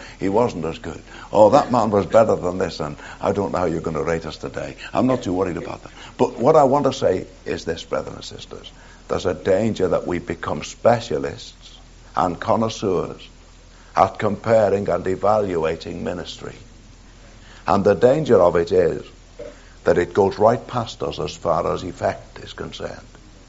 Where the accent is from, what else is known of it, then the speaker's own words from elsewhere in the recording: Liverpool, North West England, United Kingdom; now in Scotland; I came from Liverpool.